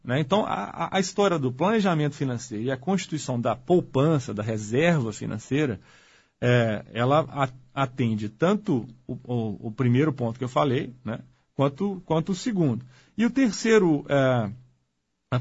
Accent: Minas Gerais, Brazil; Para nós que somos mineiros, então, falta de prudência e conservadorismo, então, é um problema.

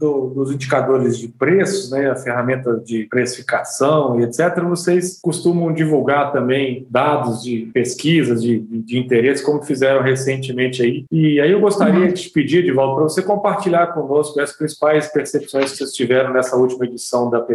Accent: Minas Gerais, Brazil; Eu sou mineiro costuma ser meio desconfiado

